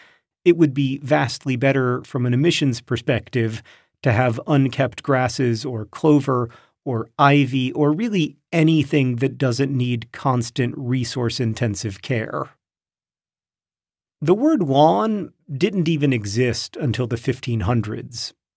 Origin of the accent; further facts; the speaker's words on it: Indiana, United States; If you've ever driven through my home state of Indiana, you've seen mile after mile of cornfields.